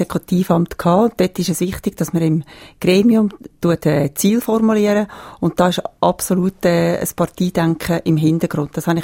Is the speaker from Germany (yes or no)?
no; Schwyz, Switzerland; Ich bin im Kanton Schweiz geboren und aufgewachsen. Ich lebe im Kanton Schweiz.